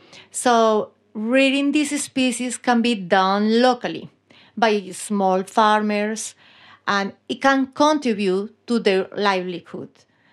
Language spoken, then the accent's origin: English; Colombia; I'm from Colombia